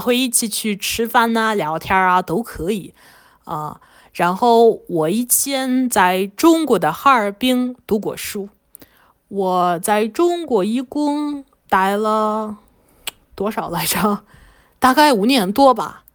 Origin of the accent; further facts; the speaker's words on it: Krasnoyarsk Krai, Russia; Chinese is a second language; also born or lived in Harbin, China; 我是俄罗斯人，我今年31岁，现在住在克拉斯诺亚尔斯克。